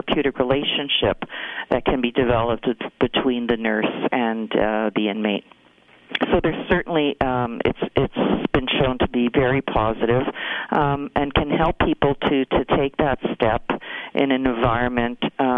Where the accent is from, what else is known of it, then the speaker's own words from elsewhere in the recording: Montreal, Quebec, Canada; and I'm from Montreal